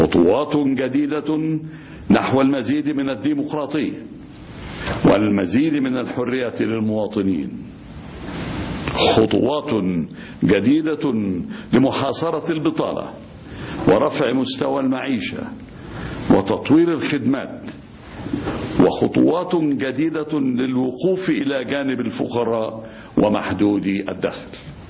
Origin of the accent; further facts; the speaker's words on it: Egypt; وإنما كمصري شاءت الأخدار أن يتحمل مسؤولية هذا الوطن